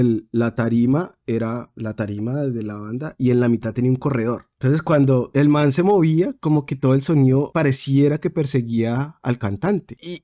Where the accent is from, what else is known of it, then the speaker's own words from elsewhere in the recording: Bogotá, Colombia; now in Sweden; Cuando yo me fui de Bogotá, de Colombia, los candies ya eran prehistoria, aquí todavía existen.